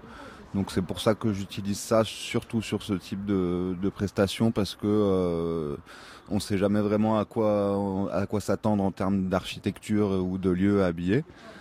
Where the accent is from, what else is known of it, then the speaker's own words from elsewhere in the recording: Grenoble, Auvergne-Rhône-Alpes, France; je suis originaire de Grenoble